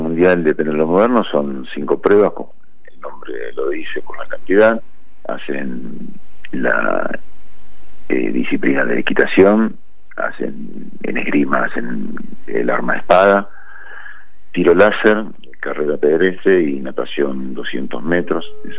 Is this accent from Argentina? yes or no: yes; Argentina; Realmente soy el único argentino que está nombrado como presidente.